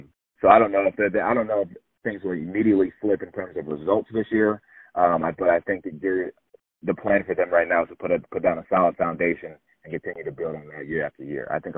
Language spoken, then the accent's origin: English; Missouri, United States; When I came from Missouri, they didn't have Raising Cane's